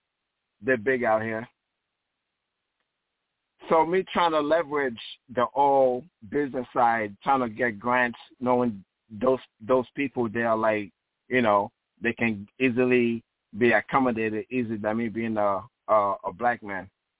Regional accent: Nigeria; I always had a lot of questions as a youth growing up in Nigeria.

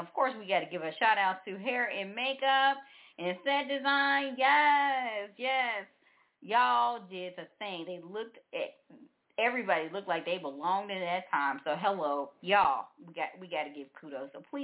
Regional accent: the South, United States; And so I am from the South, and I know there is a big difference being in the South versus being anywhere else.

